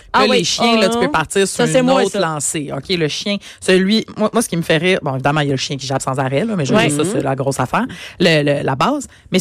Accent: Brossard, Quebec, Canada; chez mes parents, où j'ai grandi à Brossard, hein.

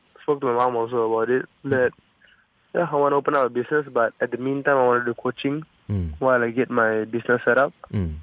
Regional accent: Malaysia; But, you know, being a Malaysian

